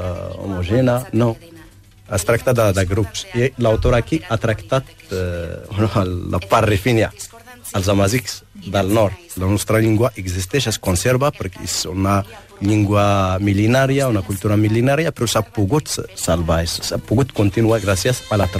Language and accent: Catalan; Morocco; now in Spain; porto ja aquí a Catalunya 9 anys, soc membre de la Casa Masiga, i el meu punt d'origen és al sud-est del Marroc, que el desert.